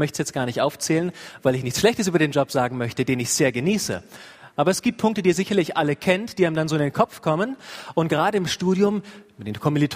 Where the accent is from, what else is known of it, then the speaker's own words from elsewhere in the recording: Rhineland-Palatinate, Germany; Ich freue mich, mal wieder hier sein zu können in meiner alten Heimat im Mittelrhein, hier oben auf der Höhe.